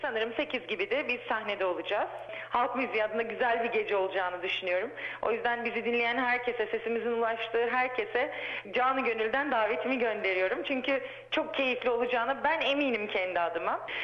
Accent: Istanbul, Turkey; Anne baba İstanbul doğumlu, hatta anneannem de İstanbul doğumlu ama kökenimiz Erzincan. Ben sorduklarında İstanbulluyum demeyi çok sindiremiyorum içime. Erzincanlıyım diyorum, evet Erzincanlıyım.

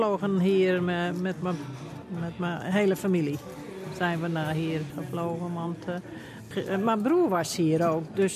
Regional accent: Netherlands; now in Australia; Zo we zijn van Holland naar Australië gevlogen eigenlijk.

